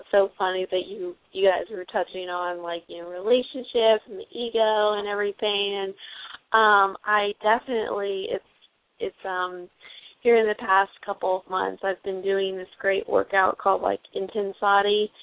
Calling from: New York, United States; I'm calling from New York.

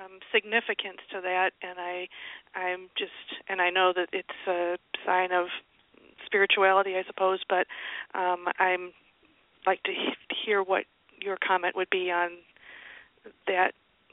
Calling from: Michigan, United States; I'm calling from Michigan.

